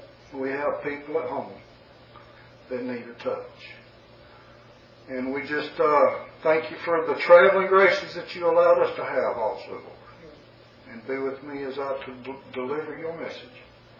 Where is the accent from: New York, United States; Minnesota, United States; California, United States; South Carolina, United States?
South Carolina, United States; I'm from South Carolina, like I spoke earlier.